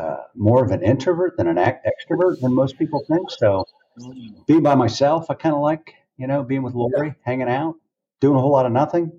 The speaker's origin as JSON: {"language": "English", "town": "Bowling Green", "region": "Ohio", "country": "United States", "tie": "born there", "said": "I was born in Bowling Green, Ohio, so Wood County Hospital."}